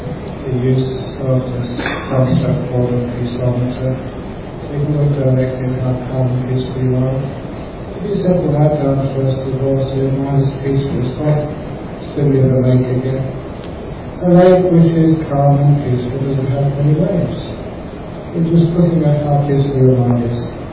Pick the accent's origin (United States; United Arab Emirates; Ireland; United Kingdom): United Kingdom; London; quite a famous TV personality when I grew up in London.